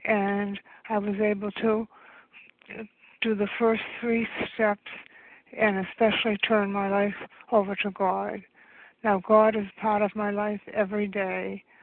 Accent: Rockland, Massachusetts, United States; I'm from Rockland, Massachusetts, and I have been in program for a long time

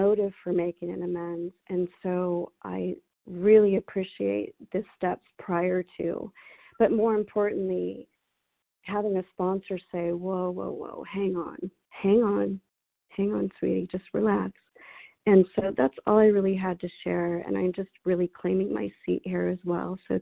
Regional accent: California, United States; Yes. Hi, I'm from California.

